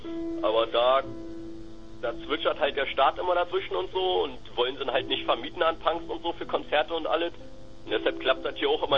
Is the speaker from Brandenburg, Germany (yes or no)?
yes; Brandenburg, Germany; Eigentlich kommen wir aus der Nähe von Prenzlau, ist halt so ein ganz kleines Kaff. Halt, heißt Beutzenburg